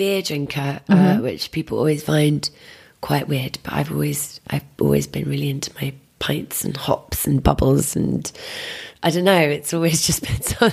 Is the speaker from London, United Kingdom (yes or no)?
yes; Wandsworth, London, United Kingdom; I grew up in Wandsworth on a common, which was the most sensational thing because it was like basically having a park as your front garden, which was incredible.